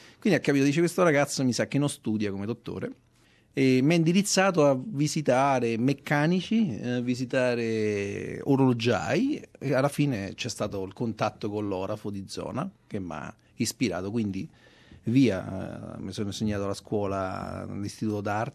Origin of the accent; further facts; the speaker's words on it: Guidonia, Lazio, Italy; also born or lived in Rome; now in Australia; Io ho 45 anni. Sono nato a Roma e vengo da Guidonia, che è una piccola città vicino Roma, e ho speso tutta la vita qui in Australia e lì a Roma, diciamo a Guidonia, come orafo.